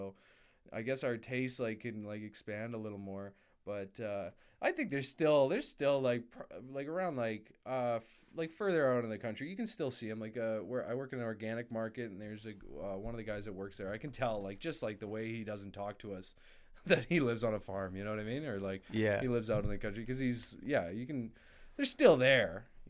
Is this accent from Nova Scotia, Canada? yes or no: no; Ardrossan, Alberta, Canada; also born or lived in British Columbia; I grew up in Ardrossan.